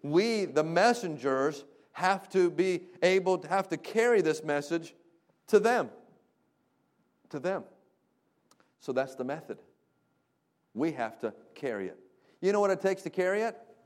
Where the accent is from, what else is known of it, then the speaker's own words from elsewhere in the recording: Florida, United States; That's why I'm from Florida.